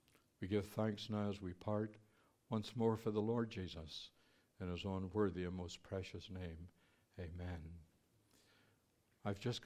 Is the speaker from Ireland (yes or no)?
yes; Ireland; I'm Irish. I see funny things first.